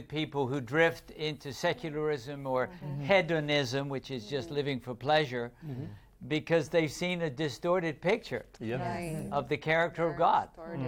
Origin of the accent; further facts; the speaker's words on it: Bristol, South West England, United Kingdom; born there; This is the time I was born in Bristol, England.